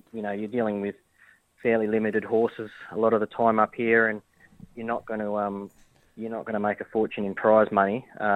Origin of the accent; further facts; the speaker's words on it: Adelaide, South Australia, Australia; Well, I'm originally from Adelaide, so I always like to get back to Adelaide whenever I can.